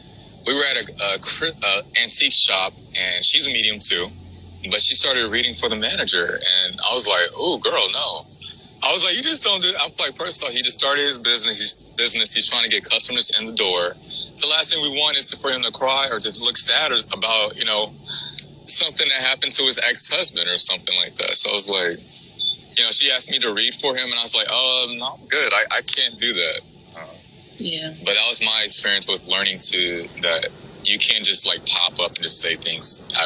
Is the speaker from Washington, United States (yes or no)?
no; California, United States; she's from Kansas and I'm from California.